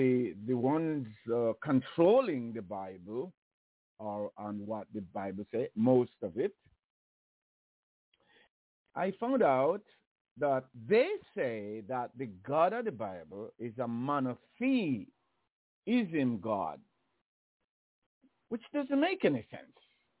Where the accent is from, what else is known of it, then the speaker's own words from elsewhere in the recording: Jamaica; I didn't read to a good level when I grew up in Jamaica.